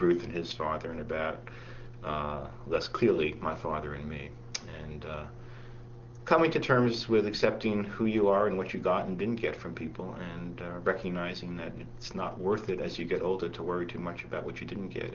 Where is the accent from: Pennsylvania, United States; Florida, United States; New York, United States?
New York, United States; It has to do with growing up in New York and coming to terms with that life, particularly my father and myself